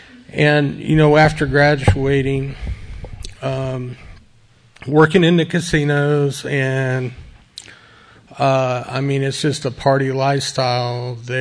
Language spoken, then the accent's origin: English; Las Vegas, Nevada, United States; I was raised in Las Vegas, Nevada, so I mean, that pretty much qualifies you. And you know, growing up there, it's pretty wild.